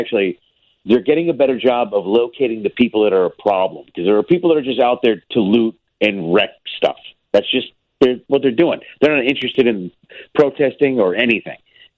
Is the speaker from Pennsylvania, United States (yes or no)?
no; Chicago, Illinois, United States; now in Los Angeles, United States; I mean, I grew up in Chicago, you know, I'm from there, but I'm really, really, really proud of L.A. the last couple of days